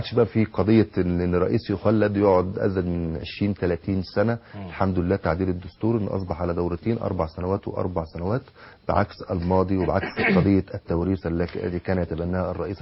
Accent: Mansoura, Dakahlia, Egypt; احنا اصلا من المنصوره

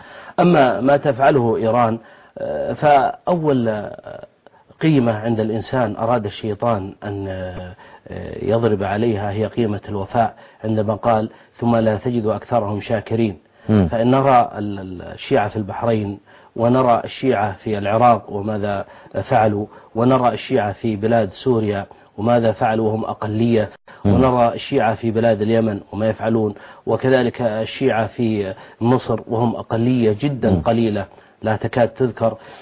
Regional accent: Saudi Arabia; فأنا مواطن سعودي أجوب المملكة من شمالها إلى جنوبها إلى شرقها إلى غربها،

